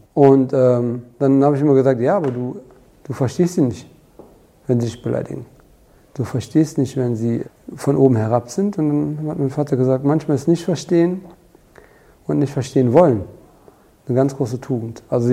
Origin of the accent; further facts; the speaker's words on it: Cologne, North Rhine-Westphalia, Germany; Ich bin in Köln-Porz geboren. Meine Eltern haben eigentlich schon in Flittert gelebt, Köln-Flittert. Und da damals das Porzer Krankenhaus das einzige Krankenhaus war mit Kinderklinik, sind sie nach Porz und da bin ich zur Welt gekommen, aber dann auch direkt nach Flittert gezogen.